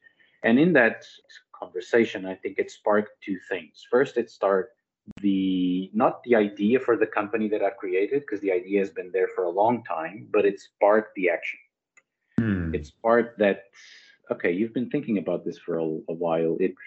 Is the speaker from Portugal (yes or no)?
yes; Portugal; English is a second language; moved away as an adult; now in Angola; I'm originally from Europe, from Portugal. But 15 years ago, I moved to Angola, where I'm living ever since.